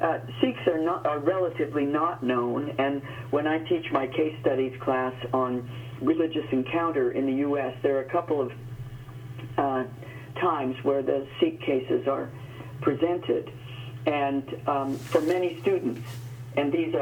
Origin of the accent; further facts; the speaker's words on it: Montana, United States; I come from Montana, and the Native people are still, after all these years, among the least understood American communities.